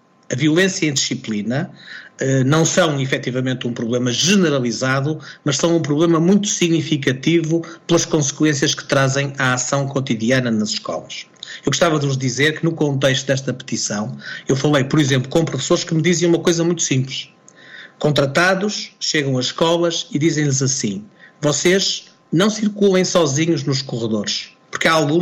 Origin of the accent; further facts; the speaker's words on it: Viana do Castelo, Norte, Portugal; eu posso dizer estas coisas porque eu sou de Viana do Castelo, de uma localidade da província